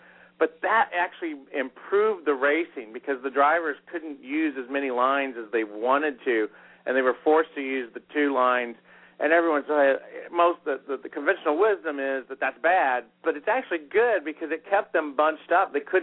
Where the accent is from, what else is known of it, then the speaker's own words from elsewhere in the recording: Terre Haute, Indiana, United States; And even my hometown of Terre Haute saw some growth in that market.